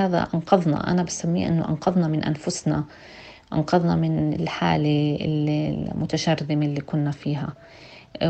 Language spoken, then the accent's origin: Arabic; Palestine; على وجودنا الفلسطيني، على انتمائنا الفلسطيني، على حقوقنا الجماعية كفلسطينيين في بلدنا، على حقوقنا كأصحاب بلاد كأصلانيين